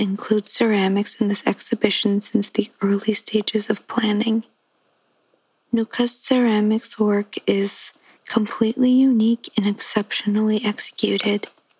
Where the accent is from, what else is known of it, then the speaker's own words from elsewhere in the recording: Quebec, Canada; also born or lived in Montreal, Canada; I'm from Inuktitut, Nunavik, but I spent most of my time in Jojoge, also known as Montreal, Quebec.